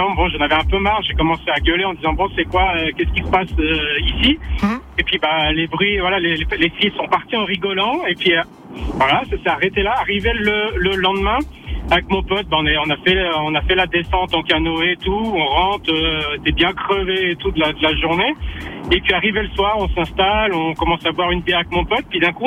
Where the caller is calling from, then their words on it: Rolle, Vaud, Switzerland; Là, je suis sur la route, j'arrive chez moi à Rol.